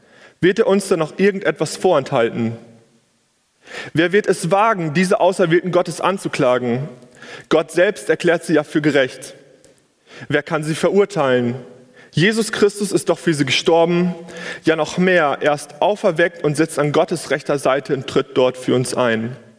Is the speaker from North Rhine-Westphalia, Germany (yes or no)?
yes; Bünde, North Rhine-Westphalia, Germany; also born or lived in Texas; Ich komme ursprünglich aus Bünde, aus dem wunderschönen Ostwestfalen, bin dort auch aufgewachsen und bin dann nach meiner Zeit in Texas auf die Bibelschule gekommen